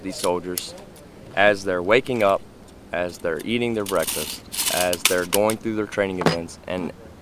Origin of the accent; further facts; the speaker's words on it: Latonia, Kentucky, United States; also born or lived in Covington; Growing up in the Covington area, in the Cincinnati area, it was a good time. I was a very active kid. I actually grew up in Latonia, which is just a suburb of Covington in Cincinnati.